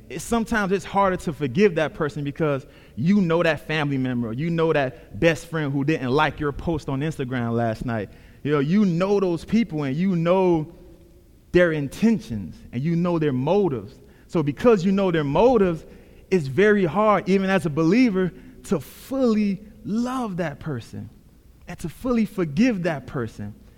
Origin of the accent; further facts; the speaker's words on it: Miami, Florida, United States; I'm originally from Miami.